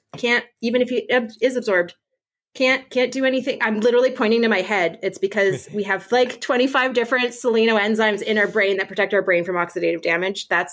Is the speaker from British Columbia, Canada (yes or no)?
yes; British Columbia, Canada; now in United States; I grew up on Vancouver Island.